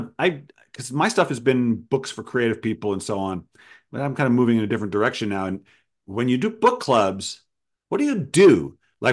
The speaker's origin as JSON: {"language": "English", "town": "Providence", "region": "Rhode Island", "country": "United States", "tie": "born or raised there", "said": "I got to have a book launch where people from my hometown of Providence zoomed"}